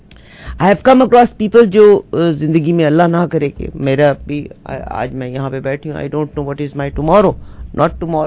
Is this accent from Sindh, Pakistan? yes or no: no; Punjab, Pakistan; ہم ویسٹرن پنجاب سے ہیں, انڈیا والے ایسٹرن پنجاب سے ہیں